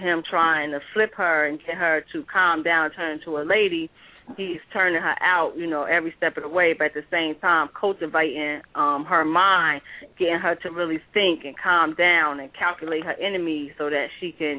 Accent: New Jersey, United States; You know, I grew up in North New Jersey in the projects, and you see a lot.

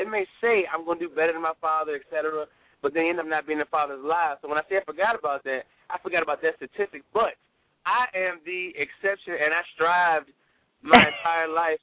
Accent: Richmond, Virginia, United States; I'm going to bring it to my hometown, Richmond

